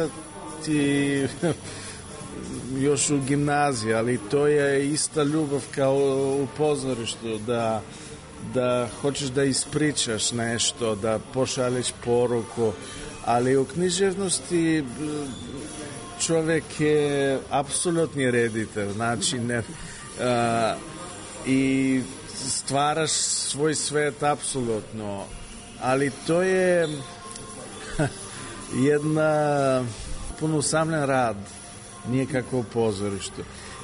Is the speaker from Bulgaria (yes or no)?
yes; Bulgaria; Serbian is a second language; kod nas u Bugarskoj